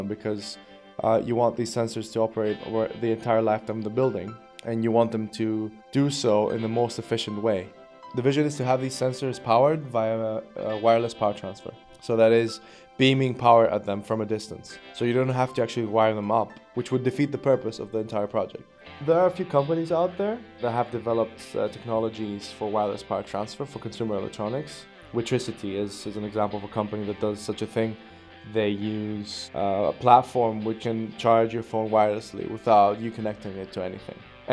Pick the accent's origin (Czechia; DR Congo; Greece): Greece; the house I grew up in was earthquake-proof. It was well-designed, as I would say most houses are in Greece, where I'm from.